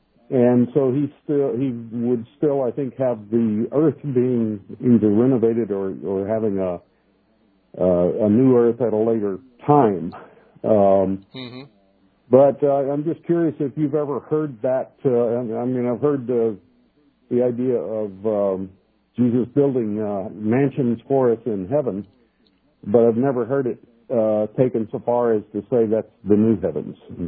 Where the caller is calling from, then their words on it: Santa Cruz, California, United States; Hi, Steve. … from Santa Cruz.